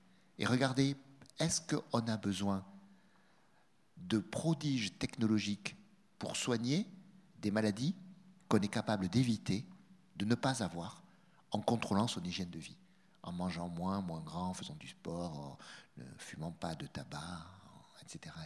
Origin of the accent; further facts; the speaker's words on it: France; je connais le cas de la France, puisque je suis français